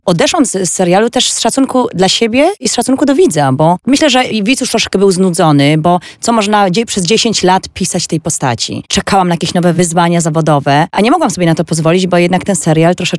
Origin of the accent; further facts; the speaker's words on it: Stary Sącz, Lesser Poland, Poland; U mnie w Starym Sączu na dyskotekach...